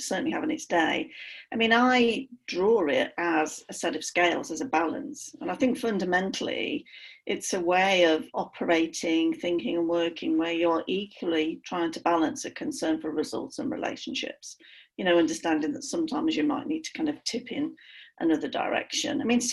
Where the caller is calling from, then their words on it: North East England, United Kingdom; So I'm dialed in from Northumberland, so I live upon the North East Coast.